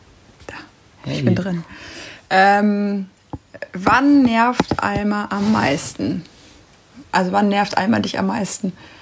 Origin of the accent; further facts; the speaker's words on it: North Rhine-Westphalia, Germany; ich komme aus dem Pott.